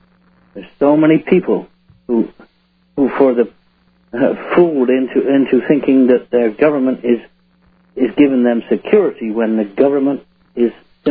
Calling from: England, United Kingdom; North Midlands, England, yeah.

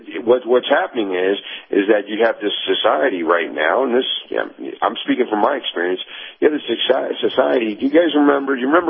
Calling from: Tennessee, United States; in East Tennessee.

